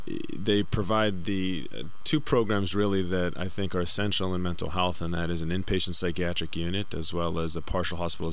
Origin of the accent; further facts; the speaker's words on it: New Castle, Pennsylvania, United States; Yeah, I'm born and raised in Newcastle. I went to Neshannock High School.